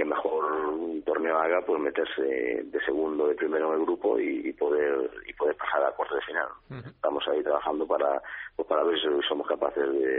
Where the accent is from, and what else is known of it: Spain